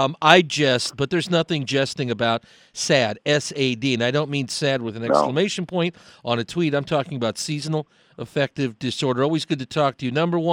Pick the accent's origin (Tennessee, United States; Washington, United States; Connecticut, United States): Washington, United States; Seattle; now in Michigan, United States; I grew up in Seattle, and I moved here, and it's even cloudier in the wintertime, I swear.